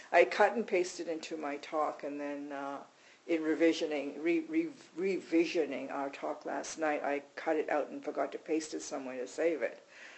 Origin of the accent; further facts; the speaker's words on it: Montreal, Quebec, Canada; I grew up in Montreal, I spoke French growing up